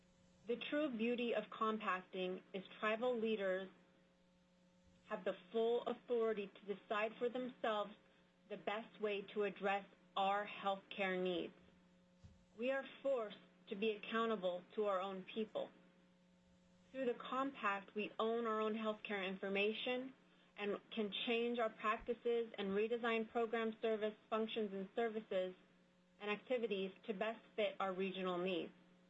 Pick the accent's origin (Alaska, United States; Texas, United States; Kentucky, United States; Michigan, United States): Alaska, United States; Stevens Village; now in Fairbanks, United States; I'm from Stevens Village. I reside in Fairbanks, where I raise my family and work for Tanana Chiefs Conference